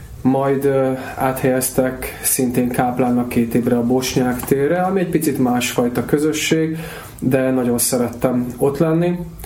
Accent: Vác, Pest, Hungary; Vácon születtem, ott nőttem föl.

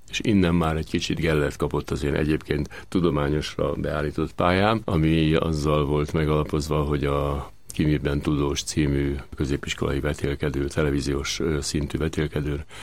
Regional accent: Keszthely, Zala, Hungary; also born or lived in Budapest; Tulajdonképpen én ugyan Budapesten születtem, de másfél éves korom óta a Keszthelyen éltem, és ott növekedtem fel, gyakorlatilag a Keszthelyi gimnáziumban érettségiztem

